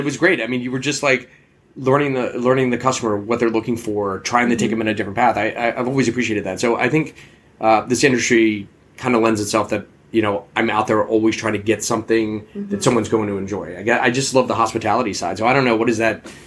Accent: Washington, District of Columbia, United States; So where we grew up, you know, growing up in the Washington metropolitan area, that whole ritual of a crab feast

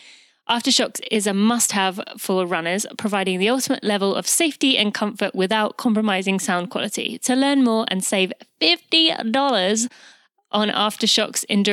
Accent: England, United Kingdom; now in United States; growing up in England, religion was never really a part of my experience.

